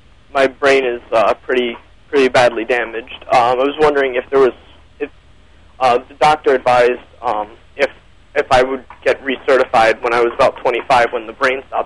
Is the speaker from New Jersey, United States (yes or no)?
yes; New Jersey, United States; I'm from South Jersey.